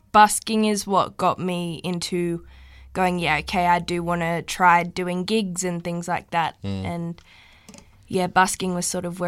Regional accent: Cessnock, New South Wales, Australia; Yes, so I am from the Cessnock area and I am 17 years old.

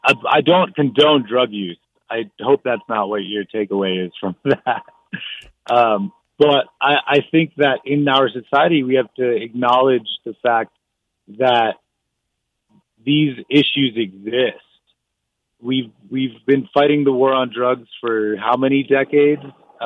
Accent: New York City, New York, United States; I'm from New York City originally, and so I used to see a lot of homelessness growing up.

